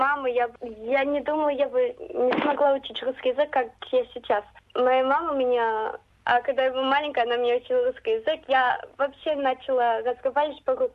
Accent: Western Australia, Australia; Я же учила русский язык в школе, в русской школе в Западной Австралии, чтобы я могла общаться со своей семьей

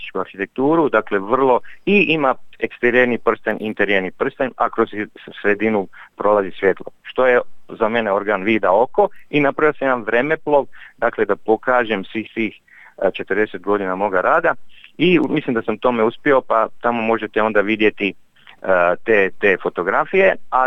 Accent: Split, Split-Dalmatia County, Croatia; born there; ja sam rođen u Splitu na Dobriću 11

